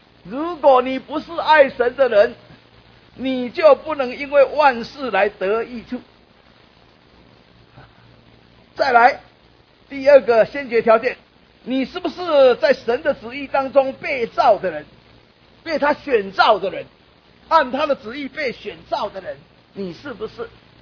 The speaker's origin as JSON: {"language": "Chinese", "region": "Taipei", "country": "Taiwan", "tie": "born or raised there", "said": "我小时候都是住在台北，5岁到12岁我有记忆，我在台北这个地方搬家搬啊7次，5岁到12岁，所以到12岁，5年级上学期才，民国43年哈，才搬到大龙洞这个地方"}